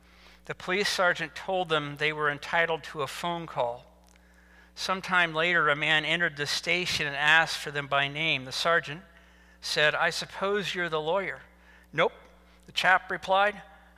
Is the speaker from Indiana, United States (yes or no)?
yes; Indiana, United States; And growing up in Indiana, we have trees.